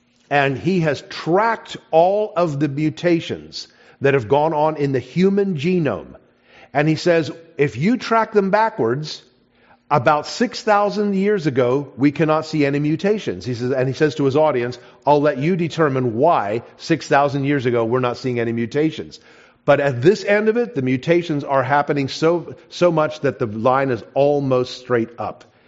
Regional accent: South Africa; now in United States; Now, I didn't grow up here. All the history I had growing up in South Africa was British-oriented, so I learned more of the British history.

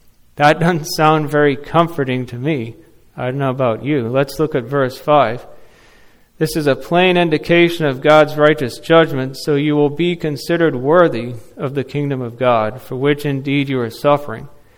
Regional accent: Kenya; growing up in Africa, it makes a lot more sense to me. Like the country of Kenya that I grew up in has 48 different tribes of people.

